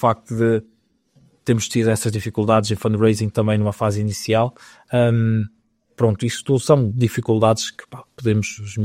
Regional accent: Portugal; born there; não terem tantas dificuldades como nós tivemos simplesmente porque nascemos em Portugal

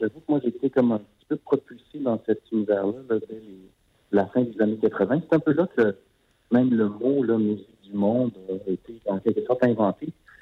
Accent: Montreal, Quebec, Canada; born there; Moi, je suis un Québécois, je suis né à Montréal.

